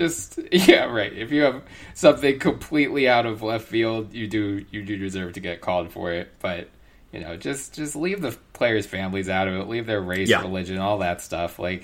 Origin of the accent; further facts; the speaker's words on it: Philadelphia, Pennsylvania, United States; It's like, I grew up in Philly, right? Like, I went to Phillies games and Sixers games and Eagles games as a kid.